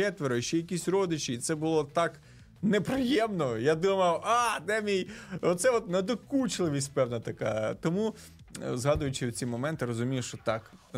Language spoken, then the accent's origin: Ukrainian; Kyiv, Ukraine; also born or lived in Odesa Oblast; я сам народився на Одещині, але моя сім'я, ми приїхали до Києва, коли мені було 12 років, і ми там винаймали квартиру, я, моя батько і мама, мій брат.